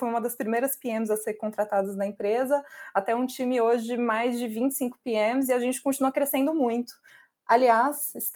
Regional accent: Mogi das Cruzes, São Paulo, Brazil; born there; eu nasci em Mogi das Cruzes, aqui pertinho da capital de São Paulo.

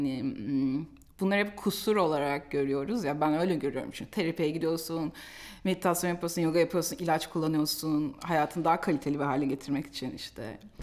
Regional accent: Istanbul, Turkey; İstanbul'da doğdum, büyüdüm. Küçük bir çekirdek aile. Tek çocuğum, kardeşim yok. İşçi bir ailede büyüdüm. Çok çalışan, az kazanan bir anne babanın çocuğu olarak.

